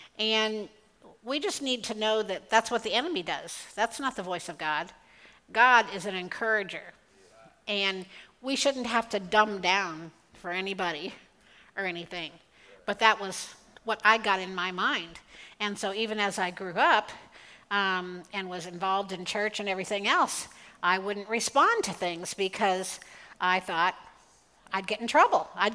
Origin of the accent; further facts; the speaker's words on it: California, United States; We were growing up in California and attended a private school.